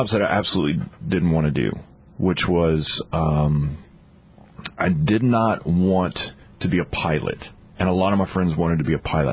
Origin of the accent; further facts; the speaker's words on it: Louisiana, United States; Hockey wasn't on the list because I grew up in South Louisiana, so I never thought about it.